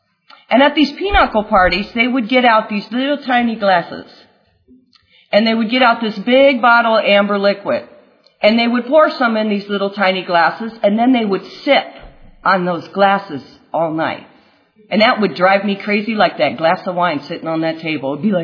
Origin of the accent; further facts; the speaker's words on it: Midwest, United States; Anyway, I'm originally from the Midwest, which I would have told you was a good reason to have a drink.